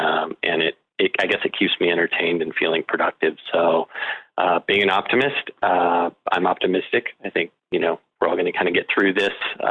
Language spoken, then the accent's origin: English; Pacific Northwest, United States; I grew up in the Northwest, Pacific Northwest.